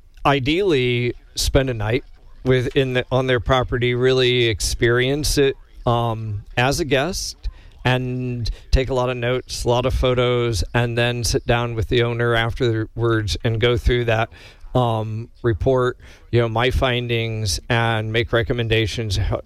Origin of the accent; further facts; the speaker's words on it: Indianapolis, Indiana, United States; I grew up in Indianapolis.